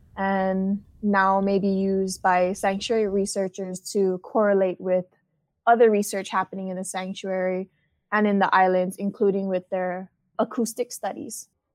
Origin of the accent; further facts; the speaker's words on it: Hawaii, United States; I'm a local girl born and raised in Hawaii, and I always loved being in the ocean.